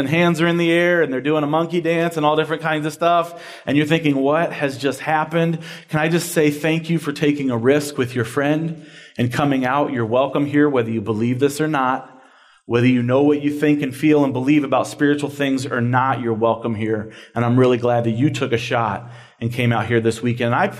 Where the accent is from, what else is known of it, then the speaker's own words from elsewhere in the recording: Clearwater, Florida, United States; I'm not really from there. I'm actually from Clearwater, Florida.